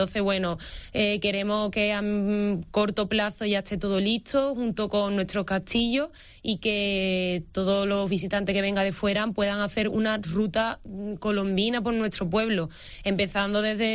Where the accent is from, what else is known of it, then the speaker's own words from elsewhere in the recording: Palos de la Frontera, Andalusia, Spain; los que somos de Palos, los palermos, siempre decimos a los visitantes